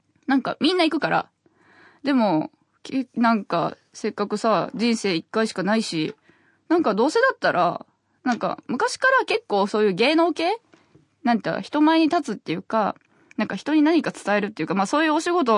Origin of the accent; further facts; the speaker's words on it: Shiga, Japan; まあ滋賀県出身なんですけど、滋賀県ってね、何もなくて、